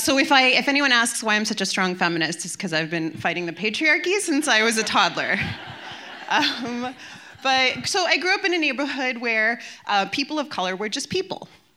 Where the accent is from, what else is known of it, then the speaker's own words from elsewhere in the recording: Toronto, Ontario, Canada; I grew up in Toronto. I was born in Toronto in the Jane Finch area, which now we call a priority neighborhood.